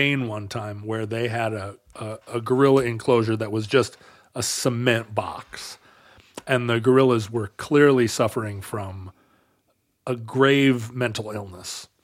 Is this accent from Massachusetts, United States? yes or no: no; Alaska, United States; Growing up in Alaska